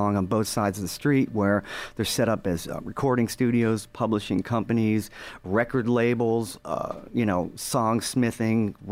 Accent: New Jersey, United States; now in California, United States; Originally, I'm from New Jersey.

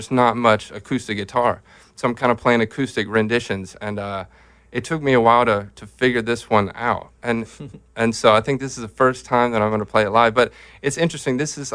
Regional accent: Mississippi, United States; also born or lived in North Carolina; childhood in Mississippi, and then I would say I'm kind of from North Carolina just because we lived there for 10 years

